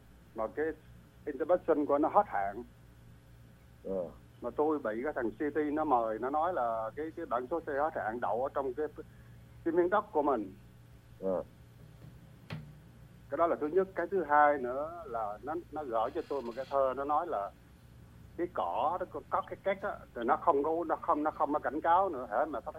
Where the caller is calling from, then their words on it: Rowlett, Texas, United States; À, tôi đang ở thành phố Rowlett anh.